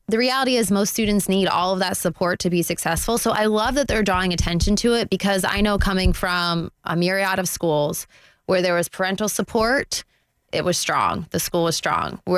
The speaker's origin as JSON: {"language": "English", "region": "Pennsylvania", "country": "United States", "lives_now": "Florida, United States", "said": "I came from Pennsylvania where your school district was your local town, you know, within those lines. And here in Florida, it's a county."}